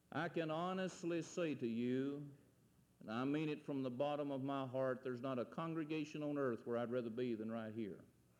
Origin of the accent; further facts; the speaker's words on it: United States; I'm thankful that I'm an American.